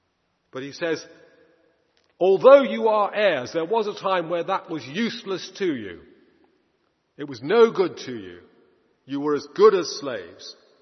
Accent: London, United Kingdom; I was brought up in North London

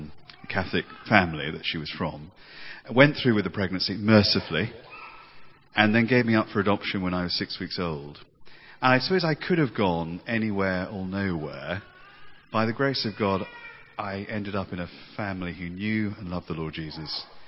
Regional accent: Worthing, South East England, United Kingdom; also born or lived in Wembley; Well, I was, before I was brought up in Worthing, I was actually born in Wembley, in the London Borough of Brent, to a girl who was 17 years old. She was from a Southern Irish family.

